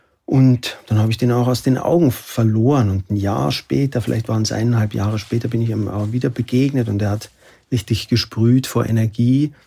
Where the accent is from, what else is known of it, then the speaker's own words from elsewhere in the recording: Oberammergau, Bavaria, Germany; Ich komme aus Oberammergau.